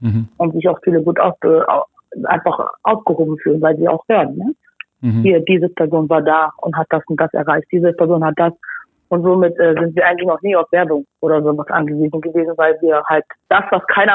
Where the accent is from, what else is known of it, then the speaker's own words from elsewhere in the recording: Hamburg, Germany; ich komme aus Eimsbüttel